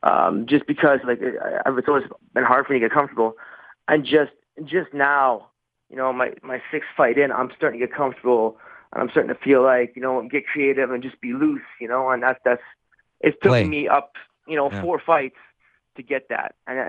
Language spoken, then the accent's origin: English; Canada; I do not, especially when I'm in Canada, I do not want to lose in front of my hometown fans.